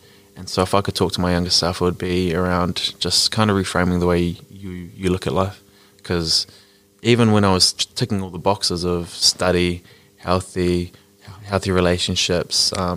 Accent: Wainui, New Zealand; like growing up in Wainui, it was the greatest community to be around

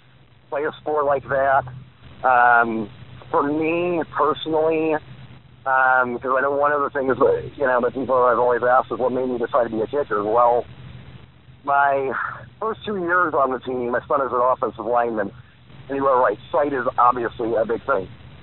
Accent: Griffith, Indiana, United States; Well, as far as playing high school football, growing up in Griffith, Indiana, is pretty much what every boy, you know, boy wanted to do growing up.

